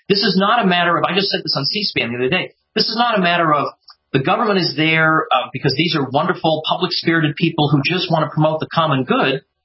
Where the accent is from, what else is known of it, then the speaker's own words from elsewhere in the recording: Massachusetts, United States; Now, unfortunately, my old state of Massachusetts, which I'm sorry, I apologize, I'm from Massachusetts, is screwing that up